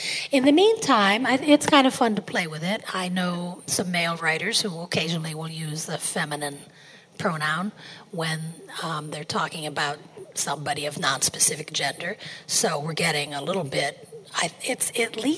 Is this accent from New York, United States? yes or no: no; Ohio, United States; I am from Ohio.